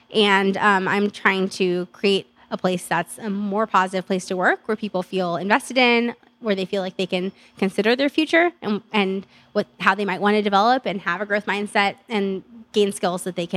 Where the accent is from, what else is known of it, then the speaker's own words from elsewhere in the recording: Stockton, California, United States; we use organic ingredients from the Central Valley. I'm from Stockton.